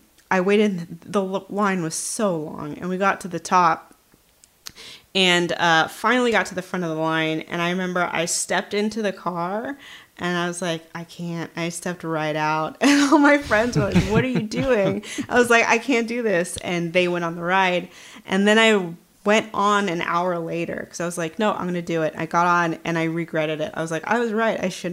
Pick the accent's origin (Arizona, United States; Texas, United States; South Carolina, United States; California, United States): California, United States; I grew up in the Valley, so mm-hmm. we would do Six Flags a lot.